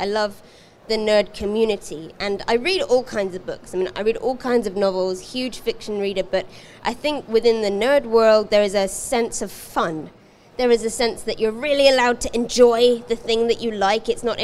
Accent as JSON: {"language": "English", "country": "United Kingdom", "said": "I'm British about these things."}